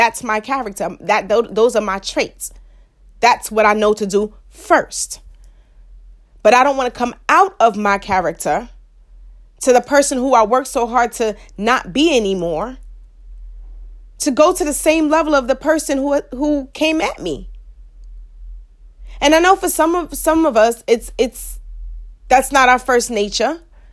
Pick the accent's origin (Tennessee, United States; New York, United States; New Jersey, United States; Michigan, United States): New York, United States; Queens; I'm still from Southside Jamaica, Queens.